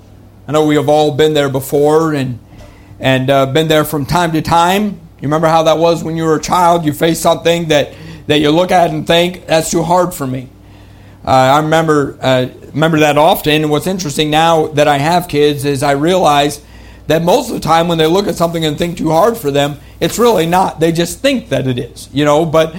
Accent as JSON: {"language": "English", "region": "Vermont", "country": "United States", "tie": "born or raised there", "said": "growing up in Vermont, you know, you've got, when I was growing up, not really any cell phones"}